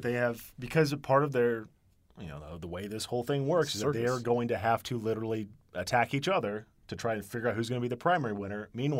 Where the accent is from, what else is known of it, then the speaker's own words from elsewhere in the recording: Indiana, United States; Careful, man. We're from Indiana.